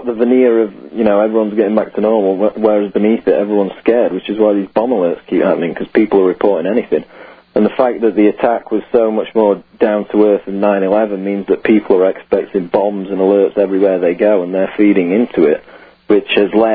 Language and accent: English; Sheffield, Yorkshire and the Humber, United Kingdom; which led to 8,000 people being evacuated from an area of Sheffield, my hometown, earlier today.